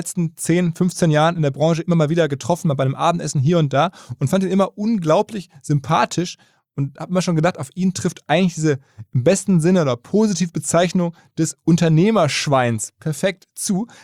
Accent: North Rhine-Westphalia, Germany; ein Kind des Ruhrgebiets, genau wie ich

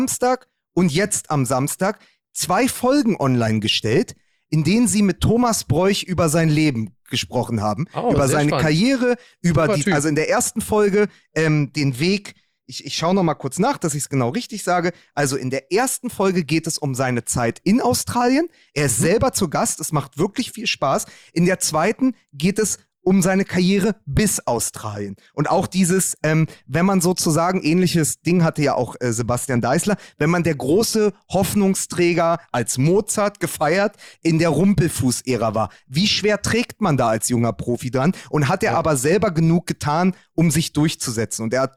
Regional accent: Berlin, Germany; in Spandau hörst du da, wo ich herkomme, da hörst du das immer noch auf den Plätzen.

